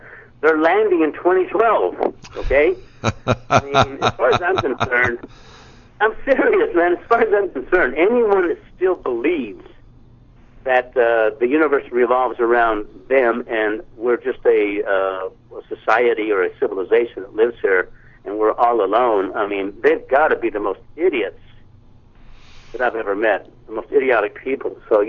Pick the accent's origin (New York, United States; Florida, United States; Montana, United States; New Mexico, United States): New Mexico, United States; Roswell; You know, I grew up in Roswell, so that's my hometown